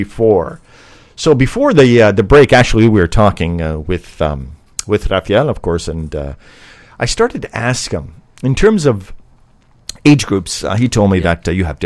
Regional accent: Montreal, Quebec, Canada; I am from Montreal

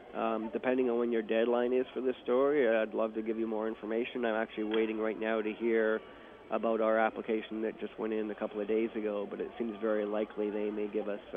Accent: Vancouver, British Columbia, Canada; I grew up in Kitsilano.

